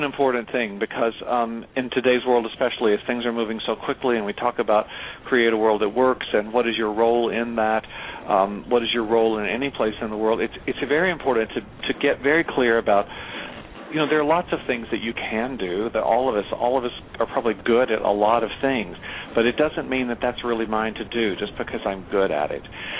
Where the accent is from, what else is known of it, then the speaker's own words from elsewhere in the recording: Kentucky, United States; I grew up in Kentucky in the South